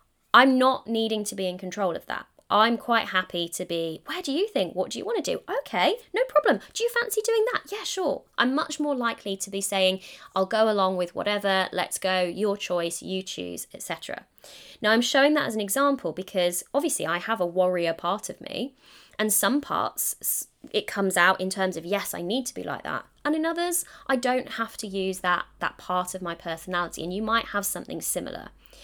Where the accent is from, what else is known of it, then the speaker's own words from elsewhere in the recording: England, United Kingdom; accent: English; Now, I don't know if it's my English accent or if it's the way I say the word